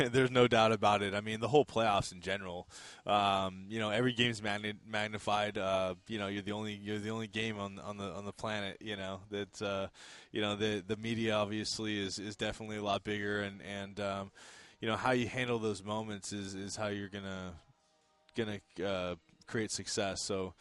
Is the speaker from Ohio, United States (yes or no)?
no; California, United States; I'm a Southern California boy, man. I'm about as north of Southern California as it gets, but I'm from Magic Mountain area